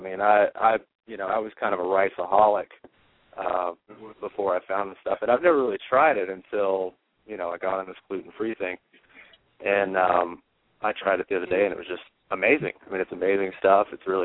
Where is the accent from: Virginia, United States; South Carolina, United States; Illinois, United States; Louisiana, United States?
South Carolina, United States; I'm from South Carolina. Just calling in, saying hi.